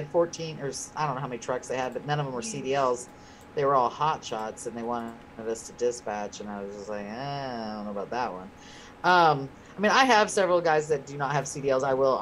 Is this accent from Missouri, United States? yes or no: yes; Missouri, United States; So I'm a Midwest gal. I'm from Missouri